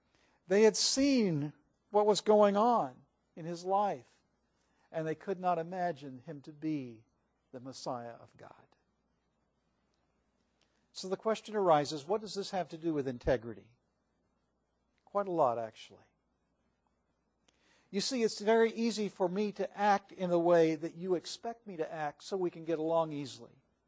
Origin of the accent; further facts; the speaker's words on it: Raytown, Missouri, United States; I grew up in Raytown, Missouri, a suburb of Kansas City. I was baptized at the Raytown Church of Christ.